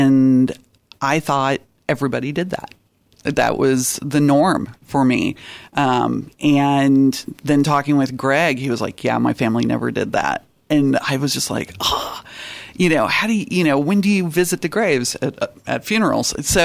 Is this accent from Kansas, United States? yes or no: yes; Newton, Kansas, United States; And, you know, I grew up in Newton and we would go every Memorial Day.